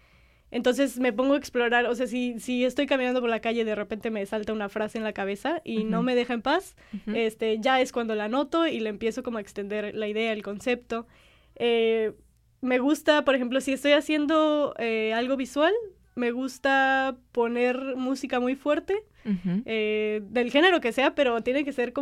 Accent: Mexico; Creo que como mexicanos en general somos personas graciosas o hablamos gracioso ya de por sí.

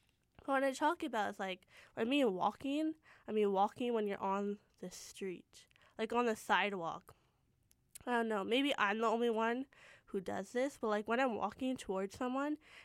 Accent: Surrey, British Columbia, Canada; Guildford Mall back in my hometown, Surrey. But not really in that part of Surrey. It's in the Guildford area.

